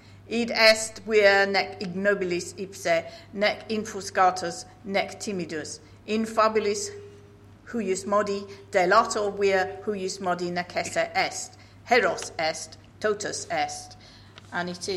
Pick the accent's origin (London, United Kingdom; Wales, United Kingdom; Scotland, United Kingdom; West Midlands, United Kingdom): West Midlands, United Kingdom; Birmingham; born there; I was born in Birmingham to middle-class people whose ancestors were working class, absolutely. So I went to an English primary school. I then went to what was called a direct grant school